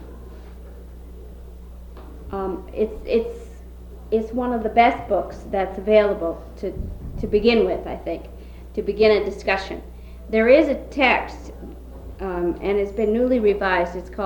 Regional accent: Pine Ridge, South Dakota, United States; The Oglala Sioux are my own home reservation, although I wasn't raised there. So I'm Lakota from Pine Ridge, South Dakota.

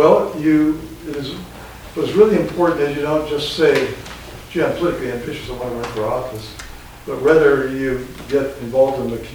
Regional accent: Wenatchee, Washington, United States; also born or lived in Spokane; I was fortunate that I grew up in Wenatchee, though we moved, I think, sophomore high school to Spokane, but grew up in Wenatchee

